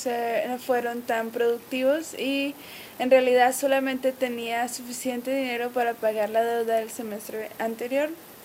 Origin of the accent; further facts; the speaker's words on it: Colombia; soy del país de Colombia. Llegué a la Universidad de King, Southwestern Adventist University